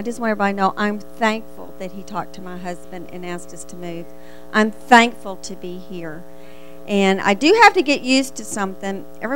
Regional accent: Texas, United States; accent: Texas; You can tell I still got my Texas accent. Yeah. I'm still, you can take the girl out of Texas, but you can't take the Texas out of the girl.

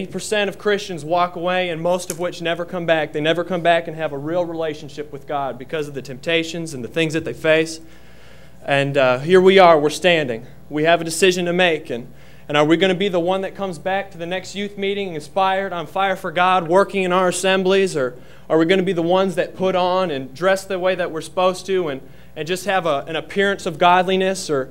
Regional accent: Russellville, Kentucky, United States; I'm from Russellville, Kentucky.

